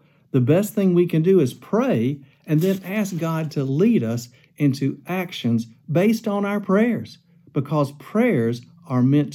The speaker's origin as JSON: {"language": "English", "region": "Alabama", "country": "United States", "said": "Wes was from Georgia, I was from Alabama, and we were looking forward to serving across the United Methodist Church."}